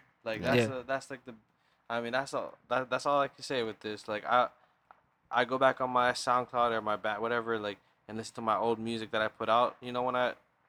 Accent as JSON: {"language": "English", "region": "Hawaii", "country": "United States", "said": "Like, bro, I'm from Hawaii, you know what I mean?"}